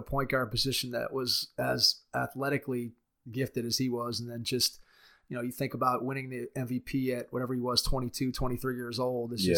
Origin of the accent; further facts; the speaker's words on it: Cleveland, Ohio, United States; When he was here, we're from Cleveland